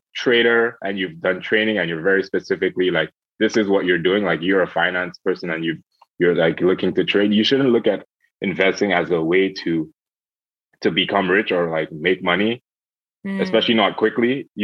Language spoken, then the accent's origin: English; The Bronx, New York, United States; born there; I was born in the Bronx, so I gotta show the Bronx some love.